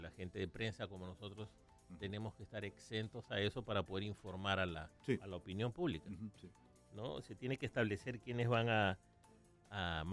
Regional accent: Peru; en mi país han habido esos, yo te conté que en 1975 hubo unos saqueos en Lima, sí, impresionantes

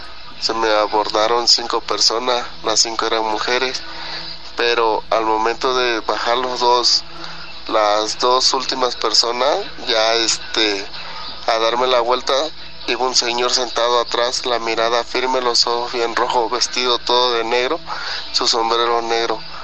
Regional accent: State of Mexico, Mexico; soy del Estado de México.

